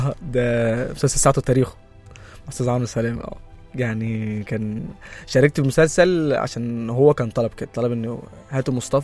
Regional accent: Sudan; now in Egypt; يعني انا جيت من السودان رحت السودان بس ما عملتش حاجه

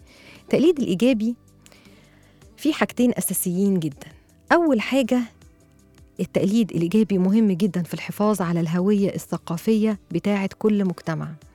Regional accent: Egypt; وهي الأكلات في المواسم الكتير جدا اللي عندنا احنا كشعب مصري

